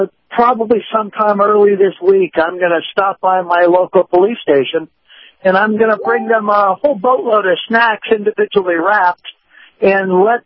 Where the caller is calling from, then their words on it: Tampa, Florida, United States; Yeah, Captain … I'm calling from Tampa.